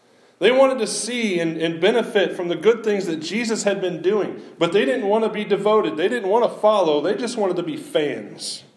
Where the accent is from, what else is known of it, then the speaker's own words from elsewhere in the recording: Missouri, United States; I'm from Missouri, the show me state.